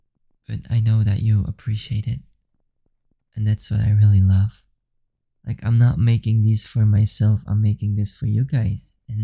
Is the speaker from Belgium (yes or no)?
yes; Belgium; English is a second language; I'm from Belgium. I'm not even an English-speaking person.